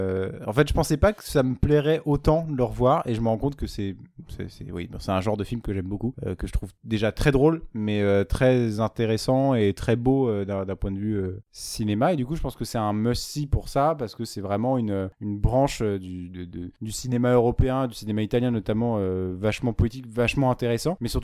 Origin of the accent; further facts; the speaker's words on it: Champigny-sur-Marne, Île-de-France, France; moi je viens à la base de Champigny-sur-Marne qui a été le dernier bidonville de France.